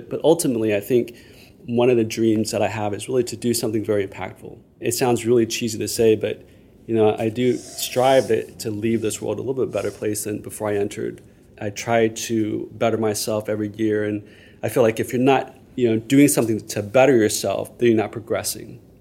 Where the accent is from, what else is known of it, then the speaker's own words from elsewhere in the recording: Texas, United States; Again, growing up in Texas, I have to admit, initially I was very reserved and cautious.